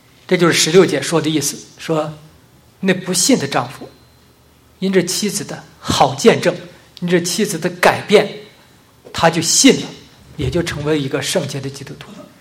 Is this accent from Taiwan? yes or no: no; Northeast China, China; accent: Northeastern; 像我们东北话就说，那差哪呀？